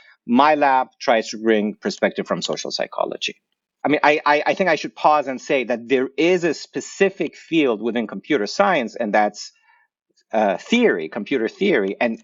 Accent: Iran; moved away as an adult; I grew up in Iran, you know, from the beginning of the Islamic Revolution till I was 19, under 8 years of war.

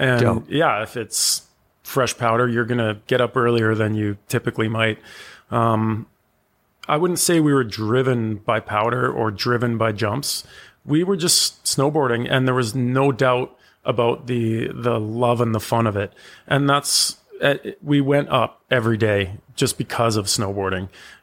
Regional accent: Calgary, Alberta, Canada; When I grew up in Calgary

